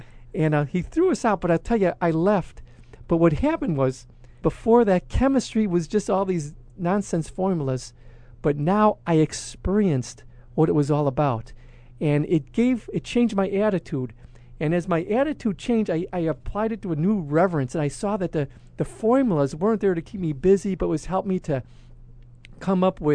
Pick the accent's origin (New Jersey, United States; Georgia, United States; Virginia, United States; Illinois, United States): Illinois, United States; Chicago; I go, I'm here from Chicago.